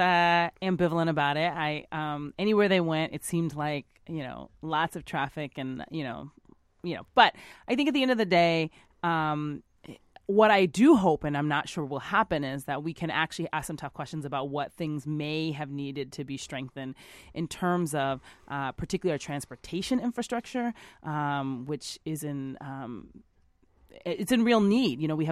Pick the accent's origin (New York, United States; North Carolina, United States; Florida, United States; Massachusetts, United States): Massachusetts, United States; Boston; I guess as a Bostonian, I'm not shedding any tears.